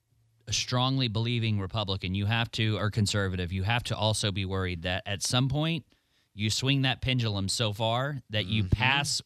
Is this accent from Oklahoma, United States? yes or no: yes; Oklahoma City, Oklahoma, United States; I grew up in Oklahoma City